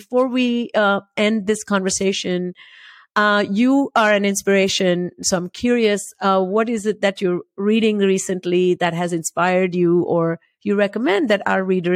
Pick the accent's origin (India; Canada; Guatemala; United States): India; I grew up in India and my mom lives with me